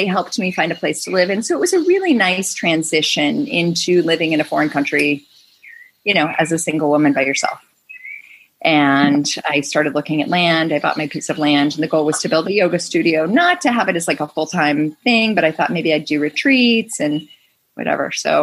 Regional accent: Chicago, Illinois, United States; And I grew up in Chicago, so it was close.

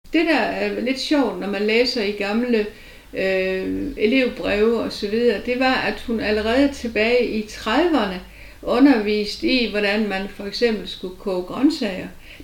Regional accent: Haderslev, Region of Southern Denmark, Denmark; og jeg er født i Haderslev i 1946. Gik i skole i Haderslev, rejste til udlandet, boede et år i Tyskland og et år i England, og kom tilbage og gik på seminariet i Haderslev

